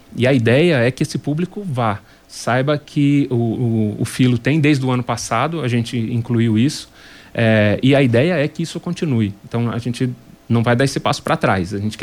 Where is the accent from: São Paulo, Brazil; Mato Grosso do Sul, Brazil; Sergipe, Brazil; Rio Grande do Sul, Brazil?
São Paulo, Brazil; Guarujá; born there; now in Londrina, Brazil; Eu cheguei em Londrina em 88, já me considero um pé vermelho, né? Porque aqui em Londrina nasci no Guarujá, no estado de São Paulo, mas cheguei aqui e hoje tenho família